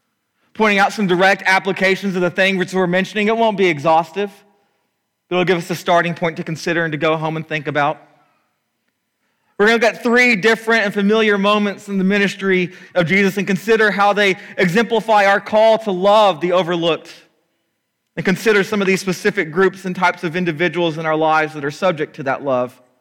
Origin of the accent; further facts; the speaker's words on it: Oklahoma, United States; The church I grew up in Oklahoma, assigned people to take communion to some of the shut-ins